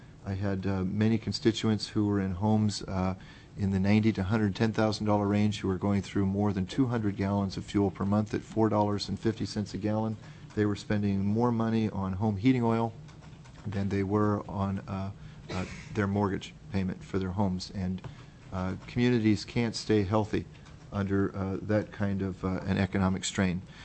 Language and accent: English; Fairbanks, Alaska, United States; I am from Fairbanks.